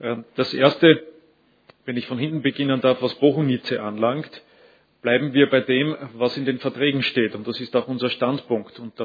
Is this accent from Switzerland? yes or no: no; Austria; dass wir uns als Österreicher gerne auch in den Dienst der Präsidentschaft stellen